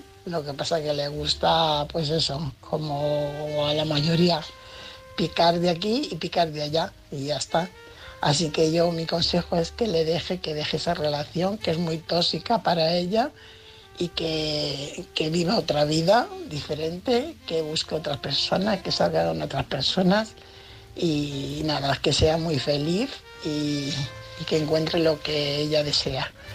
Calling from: Fuenlabrada, Community of Madrid, Spain; corresponsal de Fuenlabrada.

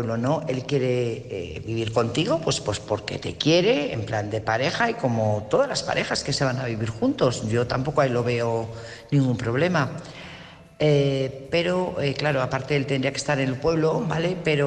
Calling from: Burgos, Castile and León, Spain; Buenas noches … corresponsal de Burgos.

